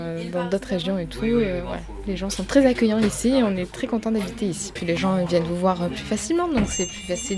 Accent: south of France, France; Nous, on vient du sud de la France, donc ça nous change, en fait.

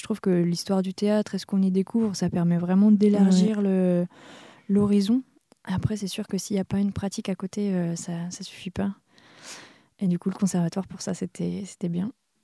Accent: Auvergne-Rhône-Alpes, France; Moi, je viens de Savoie à la base et c'est un petit village entouré par la Haute-Savoie.

